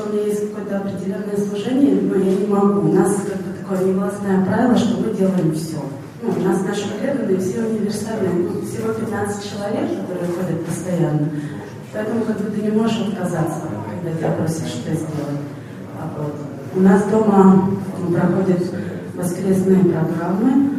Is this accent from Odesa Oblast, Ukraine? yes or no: yes; Izmail, Odesa Oblast, Ukraine; Я из Украины, город Измаил.